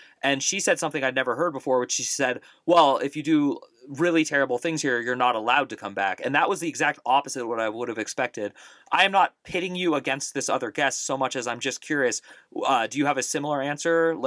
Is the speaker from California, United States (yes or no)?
yes; California, United States; we're both from California